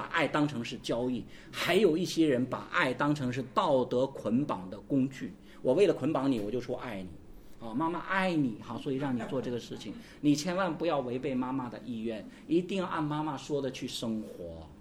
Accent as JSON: {"language": "Chinese", "country": "China", "said": "因为我们中国人天然的观念，从小受的教育，养儿防老啊"}